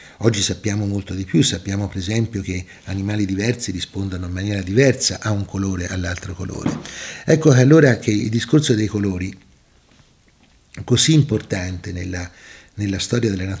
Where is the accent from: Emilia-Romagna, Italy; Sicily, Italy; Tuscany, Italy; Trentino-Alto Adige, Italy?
Tuscany, Italy; accent: Sienese; ma certamente non parlerà con mio accento senese